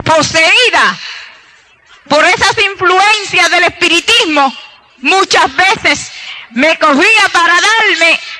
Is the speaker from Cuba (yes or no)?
no; San Sebastián, Puerto Rico; yo soy puertorriqueña, nací en el pueblo de San Sebastián. Mis padres en ese entonces eran espiritistas